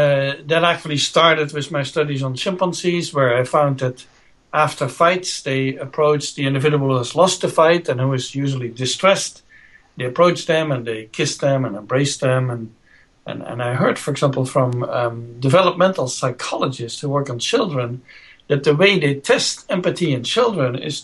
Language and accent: English; Netherlands; moved away as an adult; now in United States; I'm from the Netherlands originally, but I live and work in the U.S. already 30 years.